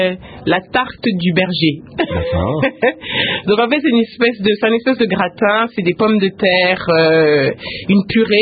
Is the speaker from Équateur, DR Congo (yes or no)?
no; Kinshasa, DR Congo; Mais il faut aussi me comprendre, je suis congolaise de Kinshasa. Je suis congolaise de Kinshasa.